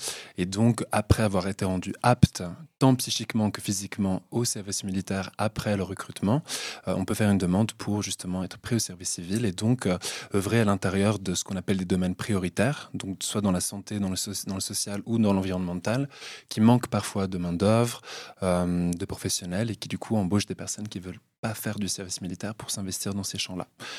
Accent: Geneva, Switzerland; also born or lived in Paris, France; je viens de Genève, donc je suis extra-cantonal. Je suis un Valaisan adopté pendant 10 mois. J'ai fait mes études à Paris

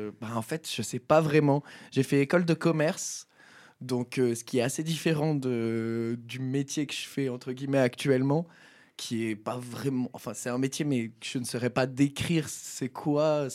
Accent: Sierre, Valais, Switzerland; je suis originaire de Sierre. Je suis né à Sierre, j'ai grandi à Sierre et j'habite toujours à Sierre. Alors, voilà, ma vie, c'est Sierre.

